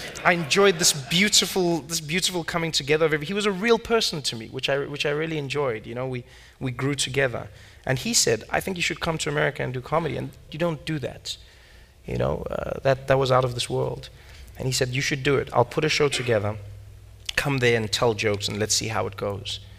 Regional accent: South Africa; As a South African, you get these requests all the time.

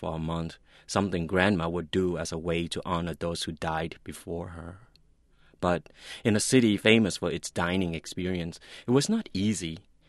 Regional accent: United States; Now, I am an American adult living in cosmopolitan San Francisco

